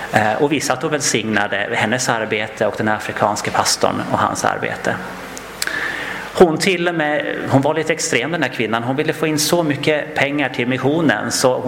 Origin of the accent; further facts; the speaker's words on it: Gotland, Sweden; accent: Gotland dialect; Jag har faktiskt ett exempel ifrån Gotland där jag kommer ifrån. Om ni hör något konstigt ord emellanåt så kan det vara att det är lite gotländska som smyger sig in.